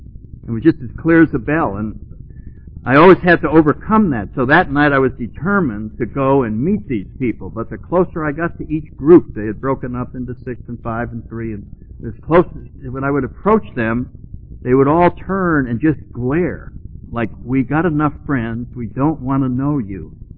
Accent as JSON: {"language": "English", "town": "New Haven", "region": "Connecticut", "country": "United States", "tie": "born or raised there", "said": "Yeah, I grew up in New Haven, Connecticut."}